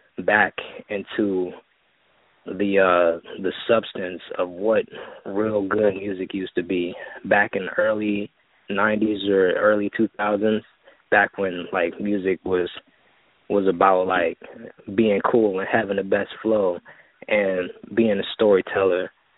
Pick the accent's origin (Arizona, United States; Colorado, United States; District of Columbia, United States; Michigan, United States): District of Columbia, United States; Washington; Unfortunately, I'm from Washington, D.C.